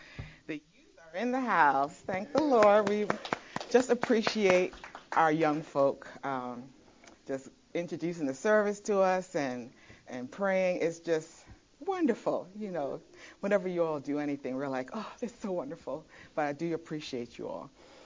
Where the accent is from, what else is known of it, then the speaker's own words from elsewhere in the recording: Jamaica; born there; I was born in Jamaica.